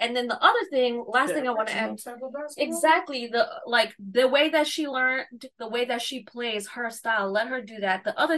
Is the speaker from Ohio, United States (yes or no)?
no; Freeport, New York, United States; because I'm from New York, from a place that is very poor, shout out Freeport, New York, if y'all know, y'all know